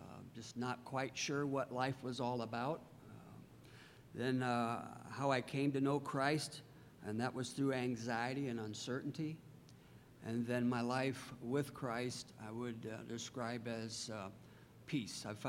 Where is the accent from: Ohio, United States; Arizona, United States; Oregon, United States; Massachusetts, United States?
Ohio, United States; Tiffin; I grew up in Tiffin.